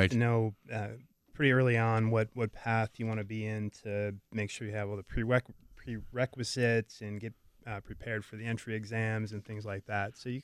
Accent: Racine, Wisconsin, United States; Grew up in Racine, yep.

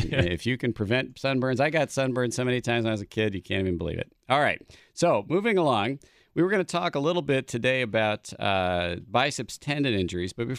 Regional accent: Ireland; I'm Irish, I'm sunburning under the lights here in the studio.

